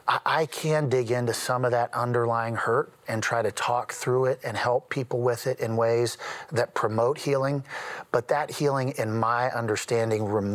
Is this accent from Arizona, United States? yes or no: no; Colorado, United States; also born or lived in Louisiana; I'm from Colorado, so I'm familiar with this now, most recently from Louisiana